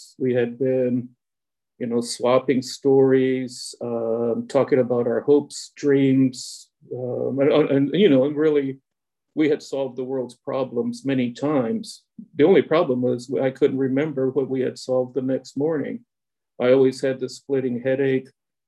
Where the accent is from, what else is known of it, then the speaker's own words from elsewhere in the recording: Texas, United States; So it kind of reminds me about growing up on the Texas-Mexico border.